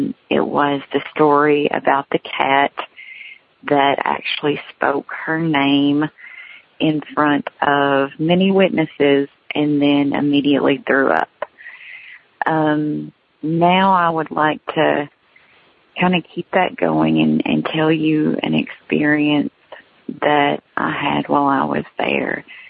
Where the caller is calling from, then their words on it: Kentucky, United States; I am calling from Kentucky. This is my third time calling in.